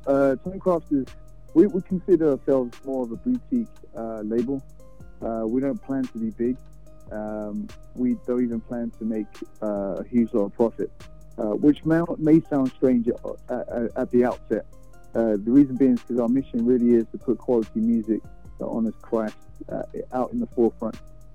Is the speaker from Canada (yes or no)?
no; London, United Kingdom; moved away as an adult; now in Houston, United States; Well, I'm from London, born and raised. I've been in Houston, Texas for about 7.5 years. I married a native Estonian. My parents are from the Caribbean, and I've got family around the world. So I will consider myself British first.